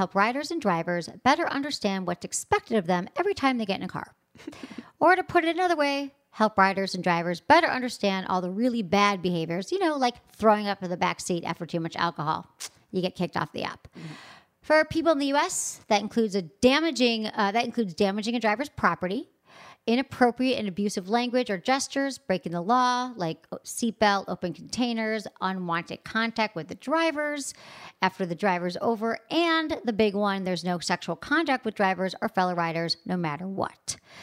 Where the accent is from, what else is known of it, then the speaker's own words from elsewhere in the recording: Michigan, United States; I grew up like skating in Michigan.